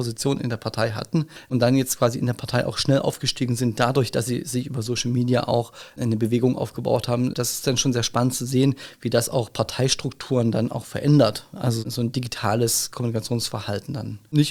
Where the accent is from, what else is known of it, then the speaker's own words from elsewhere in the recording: Hamburg, Germany; ich komme aus Hamburg, da wohne ich seit ein paar Jahren